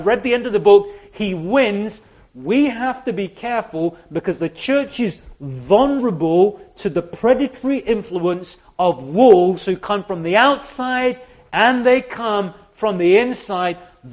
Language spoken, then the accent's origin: English; India; My wife's British and I'm Indian, so he's a half caste.